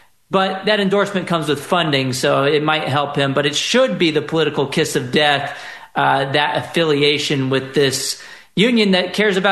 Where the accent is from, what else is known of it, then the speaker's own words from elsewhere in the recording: Texas, United States; In my home state of Texas, we just passed universal school choice.